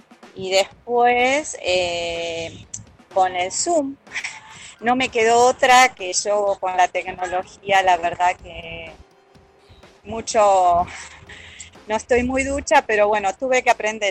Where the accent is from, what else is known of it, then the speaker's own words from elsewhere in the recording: Buenos Aires, Argentina; Tengo un grupo enorme en el barrio, yo soy de Villa Santa Rita